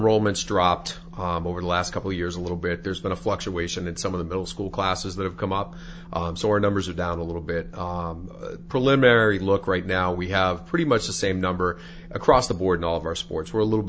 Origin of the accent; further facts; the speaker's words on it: Beverly, Massachusetts, United States; I'm originally from Beverly and grew up in black and orange and came to work in Ipswich